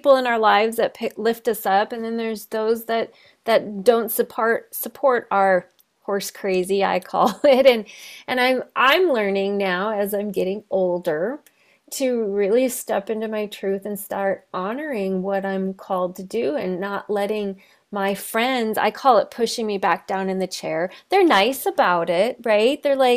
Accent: North Dakota, United States; moved away as an adult; But I knew I wanted to do horses, so I moved from North Dakota to Tucson, Arizona to do a 2-year apprentice program at Almara Arabians.

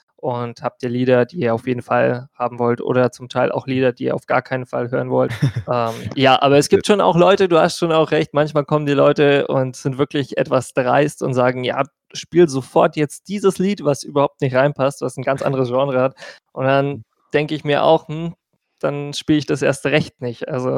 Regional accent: Hallstadt, Bavaria, Germany; now in Nuremberg, Germany; Ich komme aus Hallstatt und mittlerweile studiere und wohne ich in Nürnberg, aber ich bin trotzdem noch fast jedes Wochenende daheim hier in Bamberg

